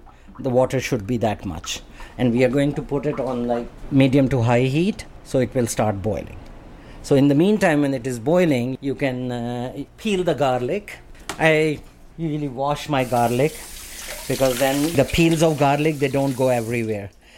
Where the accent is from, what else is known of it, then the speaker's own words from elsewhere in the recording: Pakistan; English is a second language; now in United States; I grew up in Pakistan, and over there, once a girl is older, iski shaadi kar do.